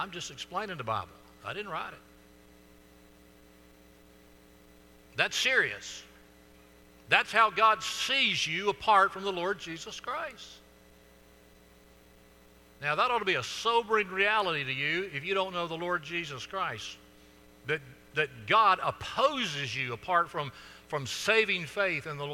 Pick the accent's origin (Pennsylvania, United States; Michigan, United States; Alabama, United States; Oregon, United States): Alabama, United States; Florala; When I was a child growing up in Florella, Alabama